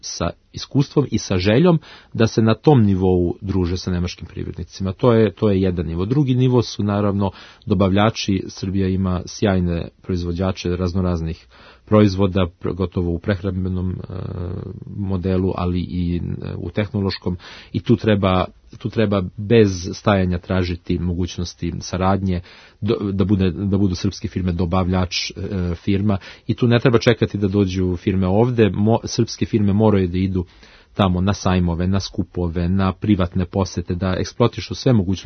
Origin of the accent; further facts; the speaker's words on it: Hanover, Lower Saxony, Germany; Moj rodni grad Hanover je uglavnom se sastoji od male i srednje proizvodnje.